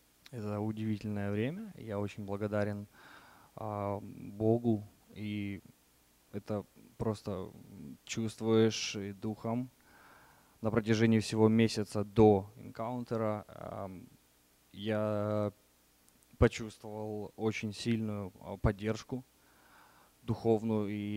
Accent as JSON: {"language": "Russian", "town": "Boston", "region": "Massachusetts", "country": "United States", "said": "Я сам из Бостона, возле Бостона практически."}